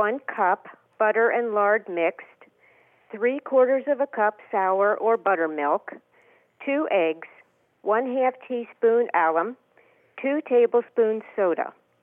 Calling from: Rochester, Minnesota, United States; Rochester, Minnesota.

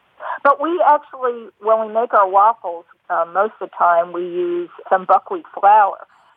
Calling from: New Hampshire, United States; New Hampshire.

